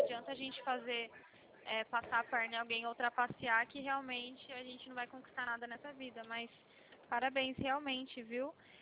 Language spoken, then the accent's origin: Portuguese; Vinhedo, São Paulo, Brazil; Como eu sou de Vinhedo, eu trabalho em Valinhos, aqui em São Paulo, mas eu moro em Vinhedo.